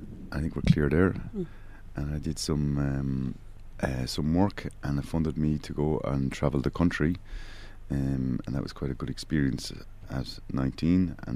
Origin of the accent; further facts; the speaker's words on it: Ireland; I'm originally from Ireland.